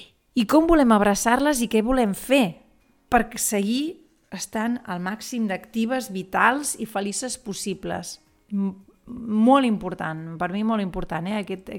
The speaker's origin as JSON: {"language": "Catalan", "town": "La Bisbal d'Empordà", "region": "Catalonia", "country": "Spain", "tie": "born there", "said": "jo vaig néixer a la Bisbal"}